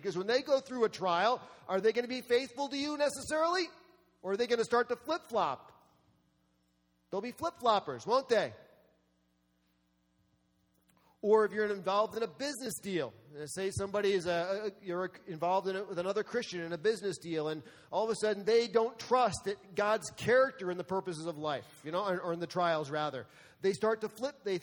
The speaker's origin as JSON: {"language": "English", "region": "East Coast", "country": "United States", "tie": "born or raised there", "also_born_or_lived": "Lake Michigan", "said": "As you know, I grew up on the East Coast. I'm not an Iowa native"}